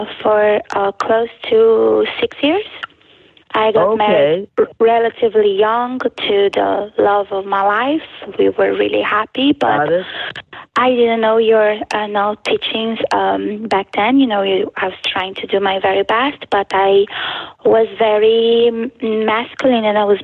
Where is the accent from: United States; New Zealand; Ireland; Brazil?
Brazil; I grew up in Brazil with an drug-addicted father, very abusive, and with a lovely mom